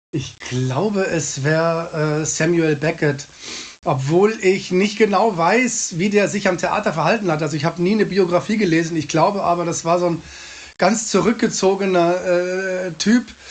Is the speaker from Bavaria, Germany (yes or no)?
yes; Munich, Bavaria, Germany; born there; now in Freiburg, Germany; ich bin gebürtiger Münchner, wie man dem Namen überhaupt nicht anhört und ich vertusche auch den Dialekt, ich wohne in Freiburg, also gar nicht so weit weg von Schaffhausen und dem schönen Stadttheater.